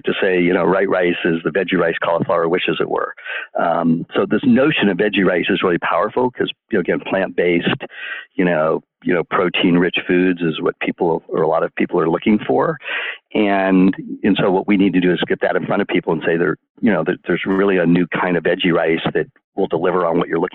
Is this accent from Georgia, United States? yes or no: no; California, United States; So growing up in the East Bay, my family was in the antique business